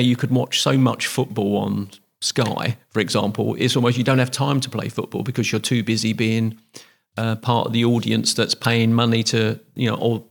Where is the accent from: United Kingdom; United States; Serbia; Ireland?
United Kingdom; Stepney, London; So I'm from Stepney in East End of London.